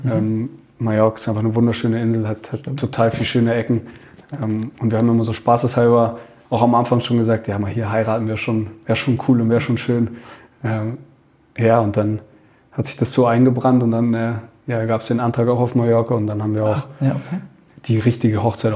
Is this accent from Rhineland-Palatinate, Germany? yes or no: no; Munich, Bavaria, Germany; dann als gebürtiger Münchner